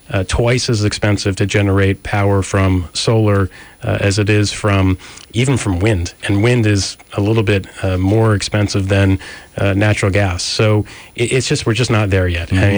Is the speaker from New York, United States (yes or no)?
no; New Jersey, United States; You know, I'm from Jersey, so I have to get in the New Jersey Turnpike at some point during the conversation.